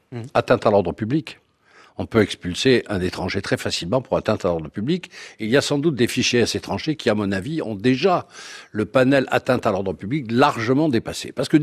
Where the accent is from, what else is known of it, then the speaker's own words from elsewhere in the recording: Paris, Île-de-France, France; moi je suis parisien, donc c'est un peu différent